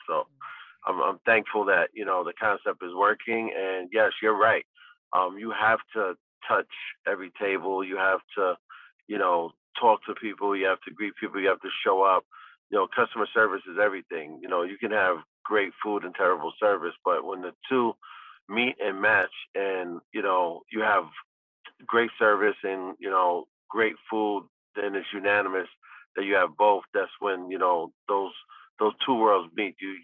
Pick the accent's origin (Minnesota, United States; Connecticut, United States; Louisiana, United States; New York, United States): New York, United States; Brooklyn; from, you know, myself growing up in Brooklyn. I had my first job when I was 12 years old.